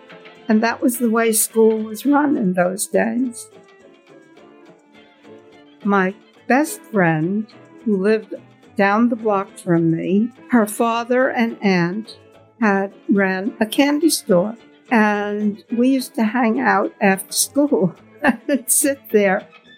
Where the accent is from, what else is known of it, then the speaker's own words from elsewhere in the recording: Brooklyn, New York, United States; born there; I was born in Brooklyn, was born on March 22nd, 1931.